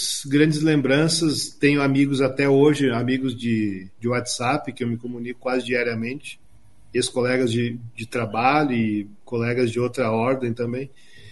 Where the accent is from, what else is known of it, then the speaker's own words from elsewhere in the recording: Curitiba, Paraná, Brazil; Eu nasci aqui, vivi muito tempo aqui, voltei para cá, estou aqui agora, então eu sou curitibano, tenho muito, minha família é curitibana, muitos amigos de Curitiba.